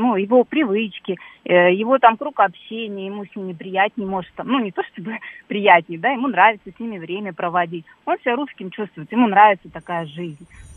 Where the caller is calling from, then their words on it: Moscow, Russia; я из Москвы.